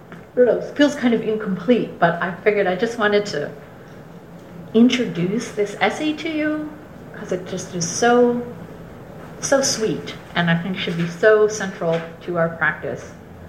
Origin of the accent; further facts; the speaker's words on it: United States; Just because I'm an American doesn't mean I'm in a different boat.